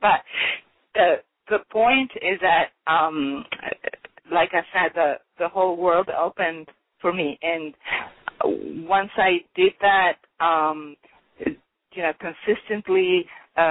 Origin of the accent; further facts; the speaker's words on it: Genoa, Liguria, Italy; born there; English is a second language; Well, I was born in Genoa, Italy. Genoa is a big port and has a big significance for the American culture